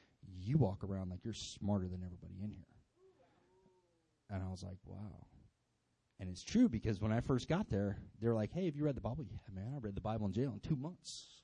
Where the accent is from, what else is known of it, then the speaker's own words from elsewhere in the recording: California, United States; that's how he talks to me because I'm from California, dude, okay?